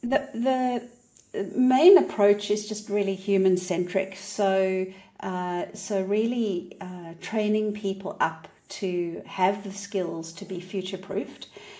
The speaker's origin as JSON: {"language": "English", "country": "South Africa", "tie": "born or raised there", "said": "just growing up in South Africa, there was so many problems in the community"}